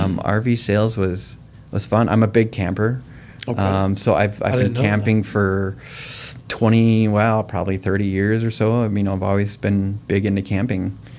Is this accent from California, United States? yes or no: no; Moorhead, Minnesota, United States; So we would travel around the lakes of Minnesota, and they did, you know, and then we grew up in Moorhead, so it was the Detroit Lakes area that we, you know, we'd go cabin to cabin to cabin in the summer times